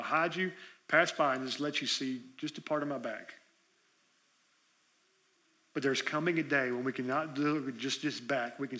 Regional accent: Florida, United States; Come January, I'm done. I'm from Florida, I'm ready for it to warm up in February.

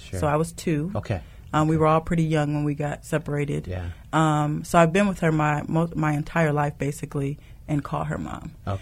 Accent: South Bend, Indiana, United States; Okay. I am from South Bend, mm-hmm. Early 30s.

